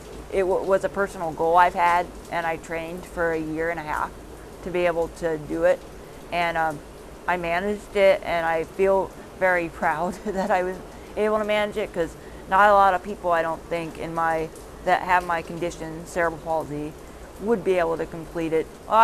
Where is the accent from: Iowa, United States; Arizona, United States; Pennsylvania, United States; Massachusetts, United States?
Iowa, United States; Iowa City; I am from Iowa City, Iowa.